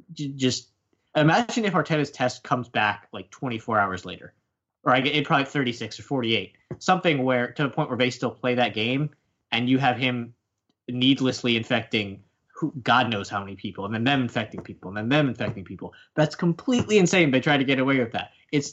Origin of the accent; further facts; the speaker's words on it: United States; Like, we've seen, just as an American, seeing the NBA cancel